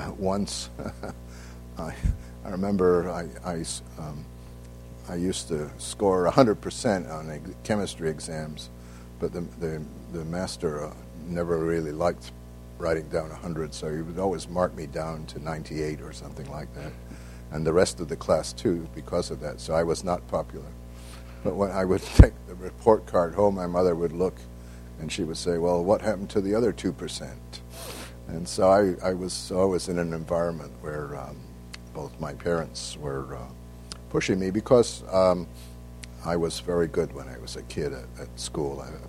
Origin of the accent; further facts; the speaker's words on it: Leeds, Yorkshire and the Humber, United Kingdom; born there; also born or lived in Edinburgh; I was born in Leeds, where my mother's parents lived. They had emigrated from a little town in Poland, and my grandfather had a factory, a tailoring factory that made cloth for tailoring, and the family business was tailoring.